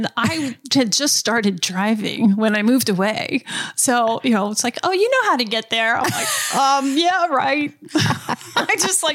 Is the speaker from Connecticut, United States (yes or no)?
no; Harrisonburg, Virginia, United States; I grew up in Harrisonburg and I now live in Rockingham. My family's been here for several generations.